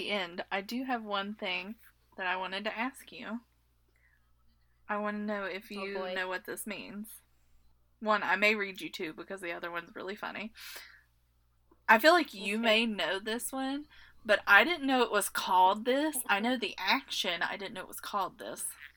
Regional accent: West Virginia, United States; accent: West Virginia; My West Virginia accent

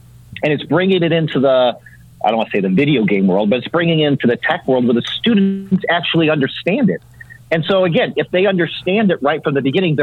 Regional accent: Midwest, United States; I'm an Irish Catholic boy from the Midwest. You don't touch me unless you absolutely have to, right?

